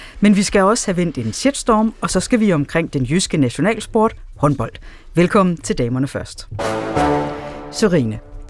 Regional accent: Risskov, Central Denmark Region, Denmark; Altså i Risskov, hvor jeg voksede op

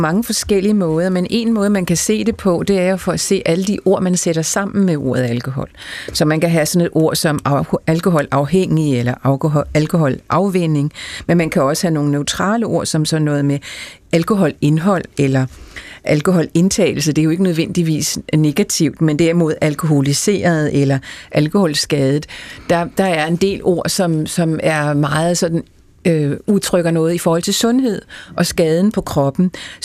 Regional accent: West Jutland, Denmark; fordi jeg kommer fra Vestjylland

